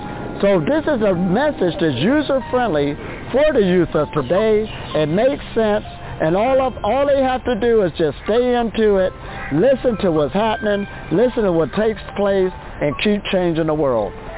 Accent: Ohio, United States; I'm from Ohio, USA.

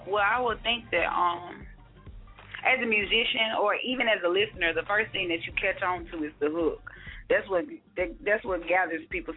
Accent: Alabama, United States; now in New York, United States; Well, like I said, I'm from the South. I'm from Alabama.

